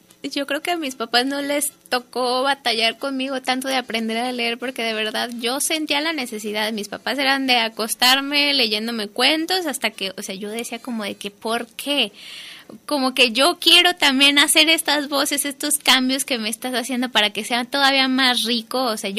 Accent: Guadalajara, Jalisco, Mexico; yo nací aquí en Guadalajara, toda mi vida ha sido aquí en Guadalajara

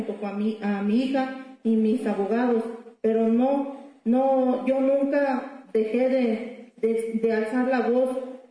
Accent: Mexico; yo salí de aquí de México a buscar justicia en otros países

